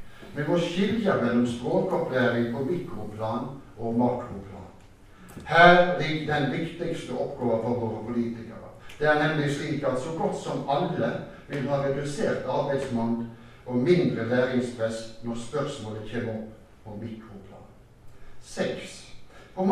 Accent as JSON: {"language": "Norwegian", "town": "Stord", "region": "Vestland", "country": "Norway", "also_born_or_lived": "Bergen / Oslo", "said": "Jeg kommer også fra Stord og ble medlem og syremedlem i Stord Mållag. Jeg har 40 år bak meg i Bergen og Oslo i næringslivet"}